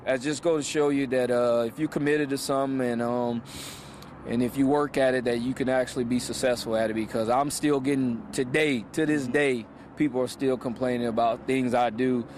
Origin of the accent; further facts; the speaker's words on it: Louisiana, United States; also born or lived in Mobile, Alabama; Yeah, I was born in Mobile, Alabama, and was there a little time and really grew up in Louisiana, though. Mm-hmm. I really was raised in Louisiana, so I'm a country boy down south